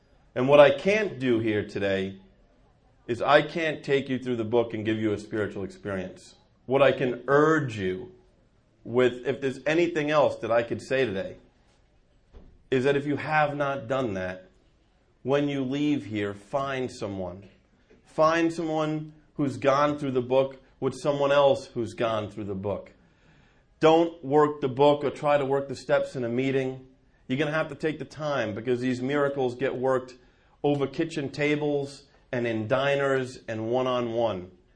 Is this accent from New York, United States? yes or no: yes; New York, United States; now in New Jersey, United States; I live in New Jersey, but I am a New Yorker. I was born there, raised there.